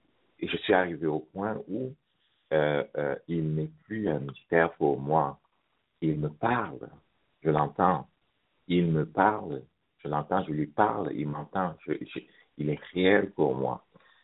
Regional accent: Cameroon; also born or lived in Strasbourg; now in Montreal, Canada; je suis parti du Cameroun, je suis allé à Strasbourg et après Strasbourg, je suis arrivé à Montréal.

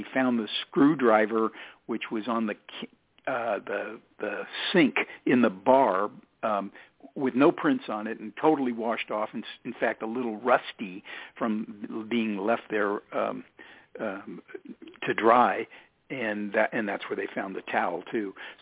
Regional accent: Napa, California, United States; I wrote a memoir of growing up in Napa in the 50s and early 60s and just what life was like then.

